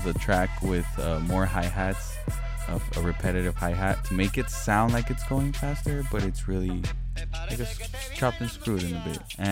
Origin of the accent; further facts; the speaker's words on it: El Paso, Texas, United States; now in Austin, United States; I'm from El Paso, and my mom's from Torreón, Coahuila, and I was never into no cumbia or any of that stuff. And moving to Austin really, really, really made me fall in love with all